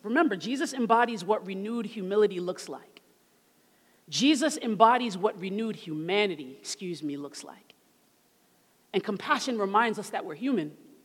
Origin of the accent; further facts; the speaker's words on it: Brooklyn, New York, United States; because I'm from Brooklyn, and I've been taking a train my whole life.